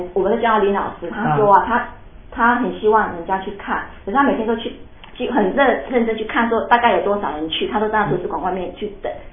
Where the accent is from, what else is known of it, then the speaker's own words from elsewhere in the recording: Taiwan; 所以我们台湾人不知道